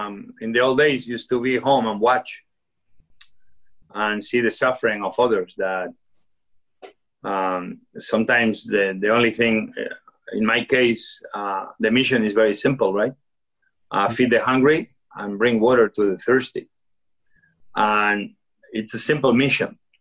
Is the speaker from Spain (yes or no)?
yes; Spain; So my life was like any other boy growing up in Spain, middle class. My mom, my dad, they were nurses.